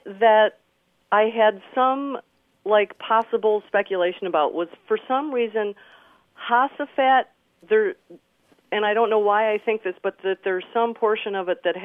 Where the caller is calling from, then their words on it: La Crosse, Wisconsin, United States; I am calling from beautiful La Crosse, Wisconsin, on the eastern shore of the Mississippi River.